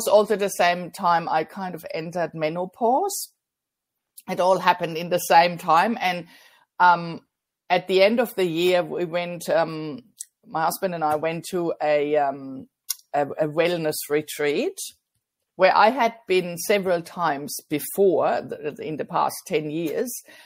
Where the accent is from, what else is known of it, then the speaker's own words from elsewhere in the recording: Germany; now in Australia; I come from Germany, so I grew up and was raised in Germany and moved to Australia in 2008, so it's 15 years now.